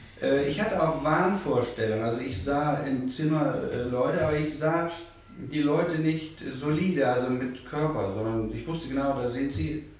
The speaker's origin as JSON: {"language": "German", "town": "Kiel", "region": "Schleswig-Holstein", "country": "Germany", "said": "ich komme aus Kiel"}